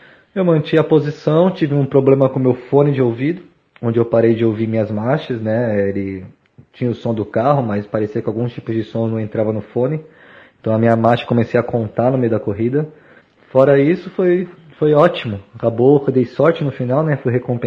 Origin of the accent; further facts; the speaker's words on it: Santos, São Paulo, Brazil; now in Florianópolis, Brazil; Sou natural de Santos e moro em Floripa, né? Sou do litoral.